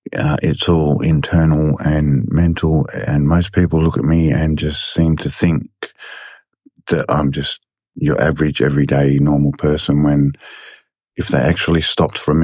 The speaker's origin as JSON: {"language": "English", "town": "Kalgoorlie", "region": "Western Australia", "country": "Australia", "tie": "born there", "said": "I was born in Kalgoorlie. Unfortunately, from what I've been told by my family, my father is Aboriginal"}